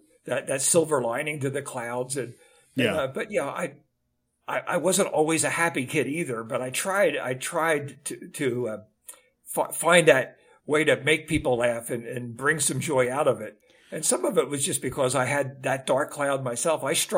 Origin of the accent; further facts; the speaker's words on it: Chester, Pennsylvania, United States; grew up in my hometown of Chester, Pennsylvania.